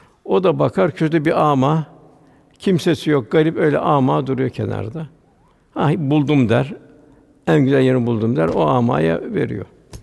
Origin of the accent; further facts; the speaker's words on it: Istanbul, Turkey; Bugün de tabii biz İstanbul'da büyüdük. Orada eskiden lokanta önünde bir perde olurdu. Meşhur lokantalar vardı. Sirkeci'de, Beyoğlu'nda filan önüne bir perde olurdu.